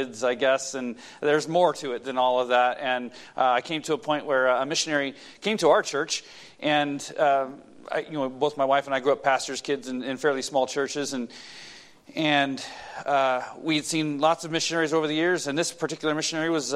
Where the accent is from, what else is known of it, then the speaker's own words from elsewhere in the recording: Oregon, United States; All right, so we are from Oregon. We both my wife and I grew up mostly in Oregon